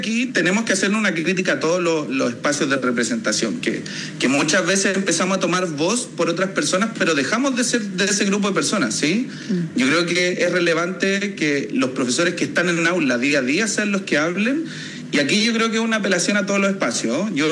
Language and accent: Spanish; Santiago, Santiago Metropolitan Region, Chile; Y yo estoy ahora en la ciudad de Puerto Natales. Yo soy de Santiago, trabajo en la comuna de Pedro Aguirre Cerda.